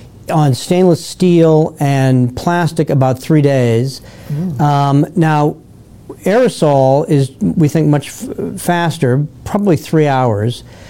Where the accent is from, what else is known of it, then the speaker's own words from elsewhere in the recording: Florida, United States; So as a Floridian, that's not so bad, but as an American, that's not good.